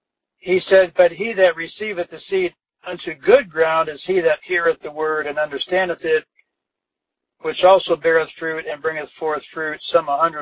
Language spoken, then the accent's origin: English; Corn Belt, United States; I come from the Corn Belt, where the ground is flat and fertile, which is ideal for growing commercial crops.